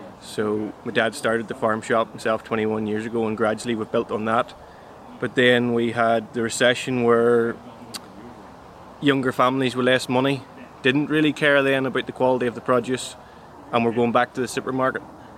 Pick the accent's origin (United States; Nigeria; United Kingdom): United Kingdom; Northern Ireland; Northern Ireland Monitor Farmer.